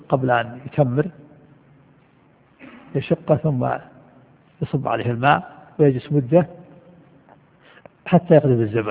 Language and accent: Arabic; Al-Qassim, Saudi Arabia; ونحن أدركنا هذا في القرى عندنا في القصيم